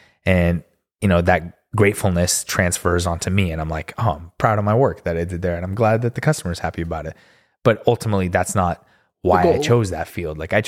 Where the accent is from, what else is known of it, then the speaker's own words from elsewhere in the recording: Texas, United States; born there; I was born in Texas only because my dad was doing medical training down there with my mom.